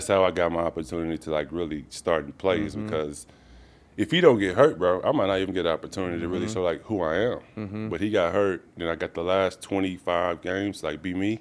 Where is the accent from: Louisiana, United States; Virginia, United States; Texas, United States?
Texas, United States; Dallas; my first game was against Dallas, which was kind of cool for me because I'm from Dallas